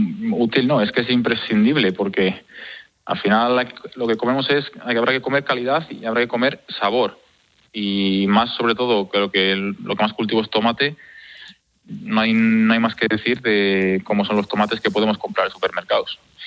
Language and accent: Spanish; Alcázar de Sirga, Castile and León, Spain; porque el tomate es como una perla negra y pues es la perla de Villa Sirga, de Alcázar de Sirga, pues es alcazareña, que es nuestro gentilicio. Alcazareños.